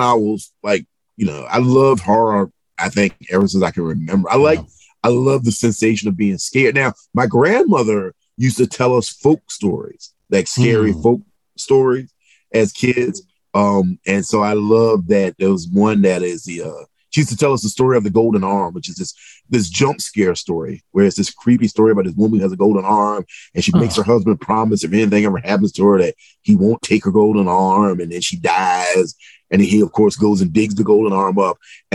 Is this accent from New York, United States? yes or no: no; Virginia, United States; I'm from Southeastern Virginia.